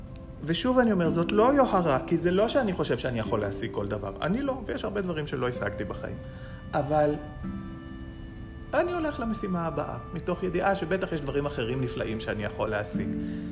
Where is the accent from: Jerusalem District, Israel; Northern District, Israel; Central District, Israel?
Jerusalem District, Israel; Jerusalem; אנחנו גדלנו בבית גדול בירושלים, היה כסף כשהייתי צעיר, וגדלנו בדירה מאוד גדולה עם סבתא שלי.